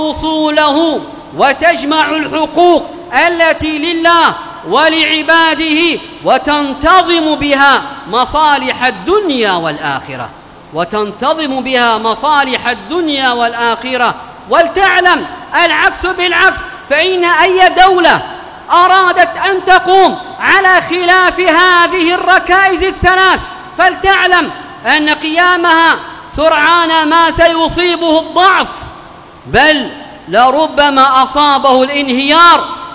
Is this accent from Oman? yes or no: no; Yemen